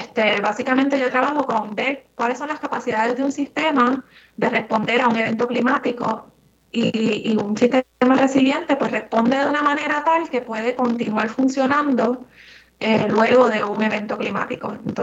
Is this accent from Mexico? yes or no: no; Trujillo Alto, Puerto Rico; Pues yo soy de Trujillo Alto, Puerto Rico, por ahí del barrio Carraízo, cerquita del lago, así que me quedé en las montañas cerca del área metro.